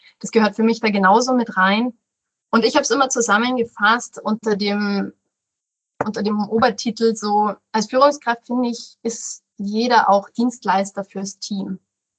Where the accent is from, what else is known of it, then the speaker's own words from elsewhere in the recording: Rosenheim, Bavaria, Germany; Ich bin in Rosenheim aufgewachsen.